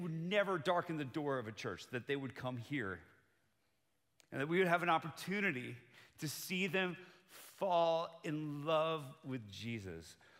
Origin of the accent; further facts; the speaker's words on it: Bogota, Bogotá Capital District, Colombia; also born or lived in United States; So I grew up on the mission field. I'm from Bogota, Colombia. That's where my parents served for 30 years.